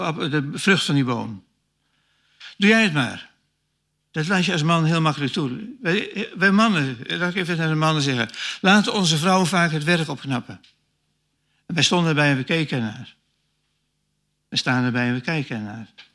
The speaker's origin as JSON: {"language": "Dutch", "town": "Lunteren", "region": "Gelderland", "country": "Netherlands", "said": "En ik hoorde vroeger in Lunter, waar ik vandaan kom"}